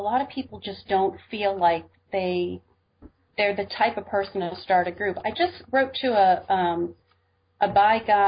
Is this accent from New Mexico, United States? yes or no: yes; Truth or Consequences, New Mexico, United States; So I don't know where I was born, but that's where I was found. I grew up in Truth or Consequences, New Mexico. I grew up with my parents and my grandmother, who I loved very much.